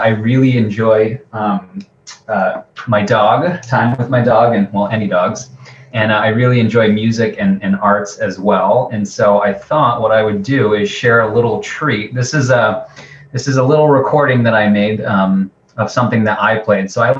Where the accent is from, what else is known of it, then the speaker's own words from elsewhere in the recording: Vermont, United States; So I come from Vermont, so I couldn't have traveled much further to get here, I usually say.